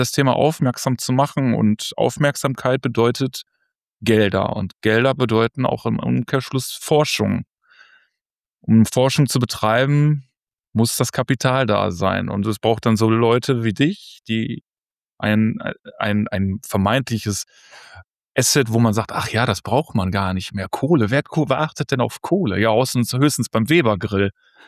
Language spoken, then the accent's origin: German; Duisburg, North Rhine-Westphalia, Germany; ich bin 88er Jahrgang, ich hatte noch Freunde, ich komme ja aus Duisburg